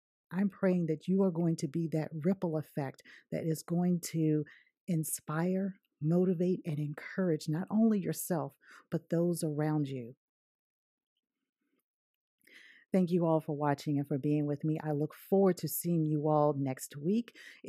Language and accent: English; Virginia, United States; I'm from Virginia, okay? I'm from the South, okay?